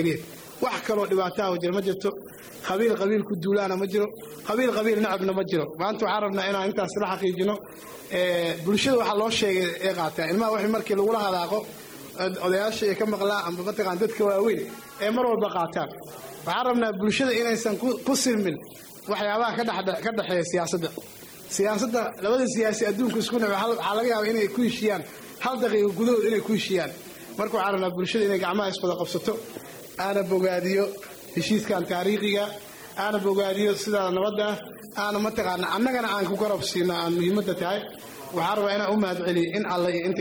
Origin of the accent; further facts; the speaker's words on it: Middle Shabelle, Somalia; also born or lived in Hiran; waxaan ka soo jeednaa gobollada ugu barwaaqada badan shabeelada dhexe iyo hiiraan